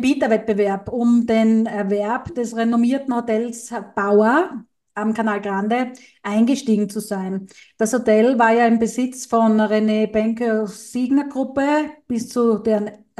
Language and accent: German; Venice, Veneto, Italy; ich habe eine Meldung gefunden aus meiner italienischen Lieblingsstadt, meiner Heimat, und zwar Venedig.